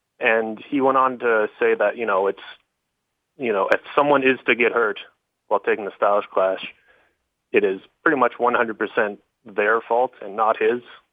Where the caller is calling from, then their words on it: Vancouver, British Columbia, Canada; from Vancouver.